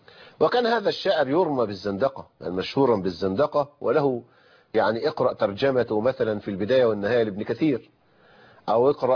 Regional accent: Egypt

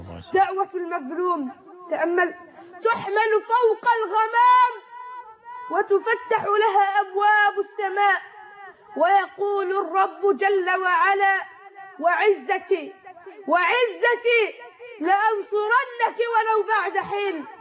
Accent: Egypt; بلدنا مصر

